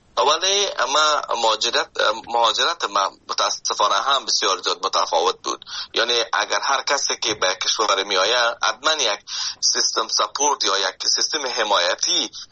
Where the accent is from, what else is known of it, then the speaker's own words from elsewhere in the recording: Afghanistan; now in Canada; من از افغانستان به کانادا آمدم